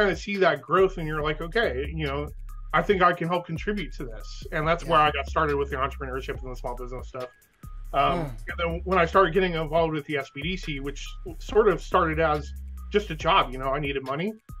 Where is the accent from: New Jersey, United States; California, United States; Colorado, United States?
California, United States; San Bernardino; I grew up in the Inland Empire. My first informative years were in downtown San Bernardino. Me and my dad both, we lived right next to like St. Bernardine's down there.